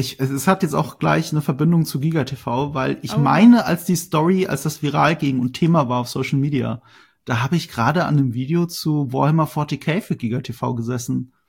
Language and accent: German; Rhineland-Palatinate, Germany; Also ich bin halt aus Rheinland-Pfalz.